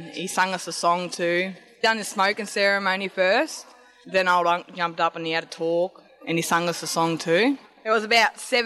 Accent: Coffs Harbour, New South Wales, Australia; I'm from Coffs Harbour and I'm a Gumbandri woman.

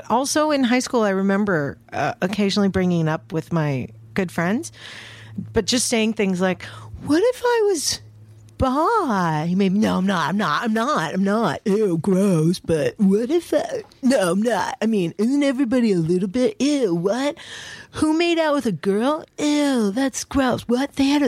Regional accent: Bangkok, Thailand; And if I said I was from Bangkok, then they gave me that puzzled look. And I'm like, but my family's Indian.

